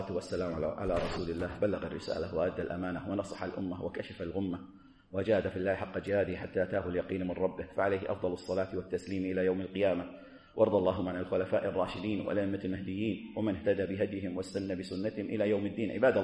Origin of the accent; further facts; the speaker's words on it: Kuwait; accent: Kuwaiti; المراء الذي هو عندنا في لهجتنا الكويتية لمعاياه.